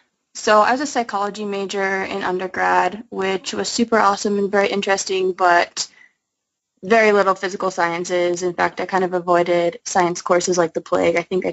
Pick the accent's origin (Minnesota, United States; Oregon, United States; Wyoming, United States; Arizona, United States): Arizona, United States; Yeah, so I grew up in Arizona. Didn't really do much in Arizona other than school.